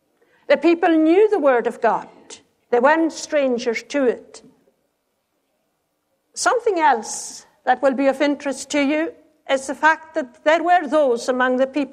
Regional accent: Scotland, United Kingdom; I was born and brought up in the Hebridean Islands.

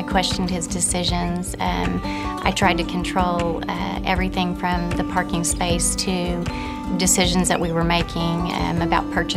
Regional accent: Norman, Oklahoma, United States; I'm from Norman, Oklahoma.

